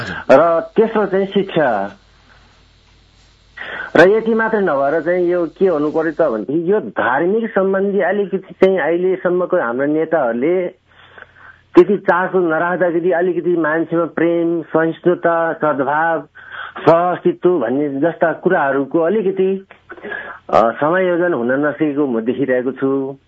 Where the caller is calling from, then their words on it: Nawalpur, Gandaki Province, Nepal; म नवलपुरबाट सर.